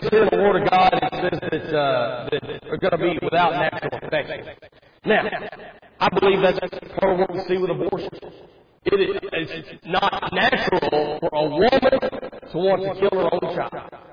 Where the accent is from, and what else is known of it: Oklahoma, United States; born or raised there